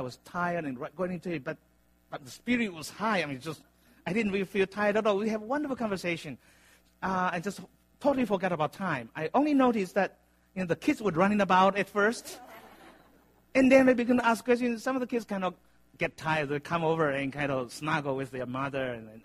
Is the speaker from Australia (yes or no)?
no; Taiwan; English is a second language; now in United States; because I'm originally from Taiwan. I mean, I've been in the States for almost 30 years